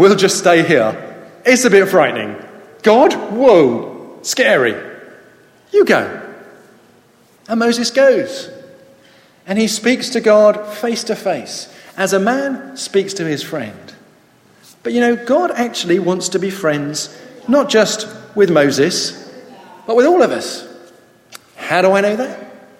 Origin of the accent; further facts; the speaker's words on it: United Kingdom; But we just say, we're British, but most of us are polite.